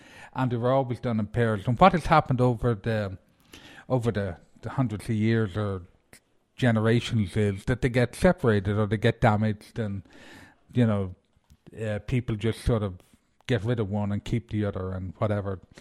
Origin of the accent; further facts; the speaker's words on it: Ireland; now in United States; now for me, as a person, even though I'm in my mid-50s, being an Irishman, I know about English, Irish and European, but I'm beginning to learn a little bit about American.